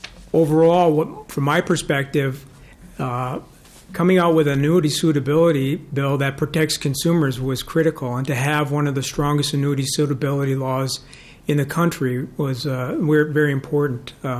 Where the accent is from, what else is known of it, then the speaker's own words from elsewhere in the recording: Minneapolis, Minnesota, United States; also born or lived in Chaska; so that kids like me growing up in Minneapolis or Chaska, where we moved out to, or even Moorhead, southern Minnesota, all the cities are able to inherit a better Minnesota.